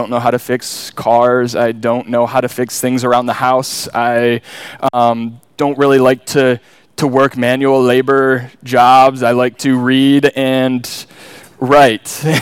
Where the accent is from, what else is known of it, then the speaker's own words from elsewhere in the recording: Grand Rapids, Michigan, United States; And we grew up here in Grand Rapids, Michigan.